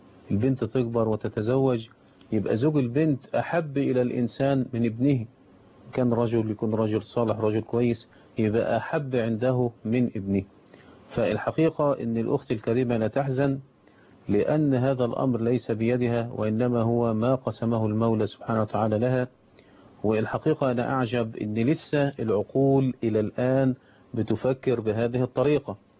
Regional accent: Egypt; إحنا عندنا في الريف وفي صعيد مصر

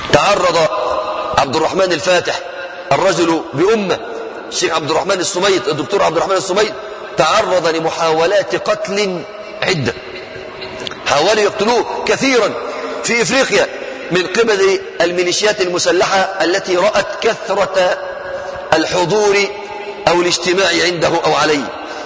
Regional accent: Kuwait; ما كان يأتي إلى بلدي الكويت إلا شهرا في العام أو أقل من ذلك

